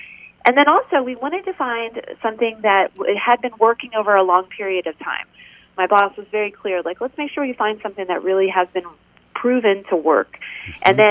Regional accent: Texas, United States; Well, I'm originally from Texas, and a lot of my roots are in Louisiana, so right there in that area. And I was raised in a practicing Catholic family

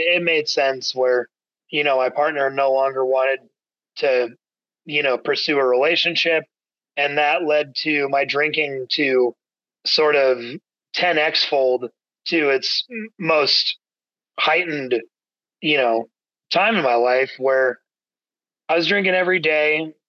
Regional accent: Kansas City, Kansas, United States; So I grew up in Kansas City, Kansas, and had a pretty, you know, structured, normal life with my folks and my two siblings.

